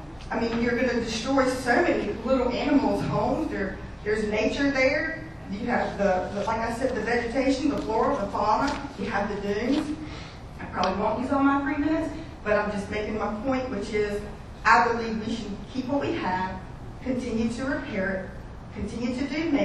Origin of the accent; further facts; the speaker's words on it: Grifton, North Carolina, United States; I come from Grifton, North Carolina, and Curie is known as one of the finest beaches in our state.